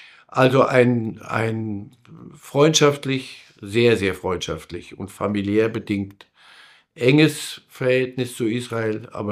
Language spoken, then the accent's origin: German; Wałbrzych, Lower Silesian Voivodeship, Poland; born there; Nicht in Warschau, geboren in Waldenburg.